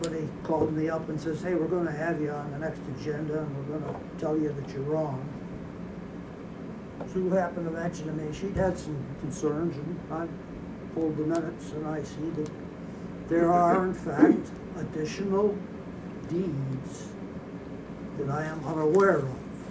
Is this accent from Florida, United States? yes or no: no; East Candia, New Hampshire, United States; Oh, I'm from Depot Road in East Candia.